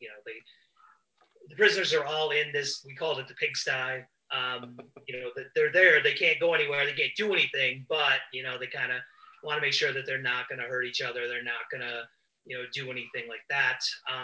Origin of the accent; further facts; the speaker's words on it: Ithaca, New York, United States; I'm originally from Ithaca, New York.